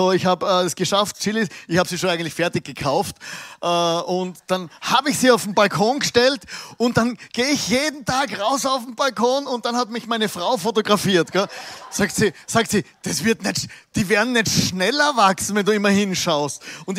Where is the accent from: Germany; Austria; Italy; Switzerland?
Austria; Es ist schon schwierig, als Österreicher die Österreicher alle zu mögen.